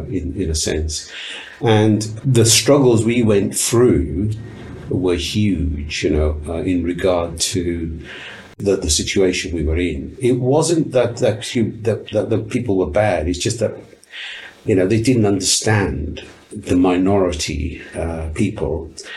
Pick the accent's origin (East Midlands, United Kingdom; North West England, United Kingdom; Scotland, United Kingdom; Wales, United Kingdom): Wales, United Kingdom; also born or lived in Uganda; I'm an Indian background, you know, born in Uganda. Passionate Welshman, because I grew up in Wales